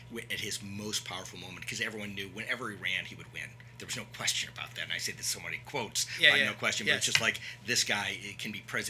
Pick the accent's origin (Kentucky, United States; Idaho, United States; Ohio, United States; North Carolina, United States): Ohio, United States; Cleveland; also born or lived in Toledo, United States; Ohio. Cleveland, Ohio, then Toledo, Ohio.